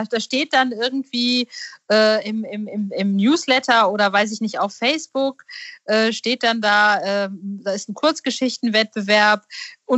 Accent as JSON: {"language": "German", "region": "North Rhine-Westphalia", "country": "Germany", "said": "Thomas ist nämlich aus meiner Ecke, wo ich herkomme, aus der Nähe von Bielefeld."}